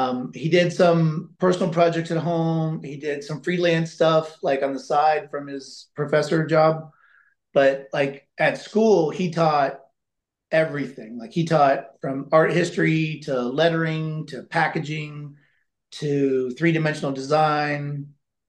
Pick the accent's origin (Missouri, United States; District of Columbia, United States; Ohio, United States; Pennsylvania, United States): Ohio, United States; Columbus; moved away as an adult; now in Boca Raton, United States; I'm originally from Columbus, Ohio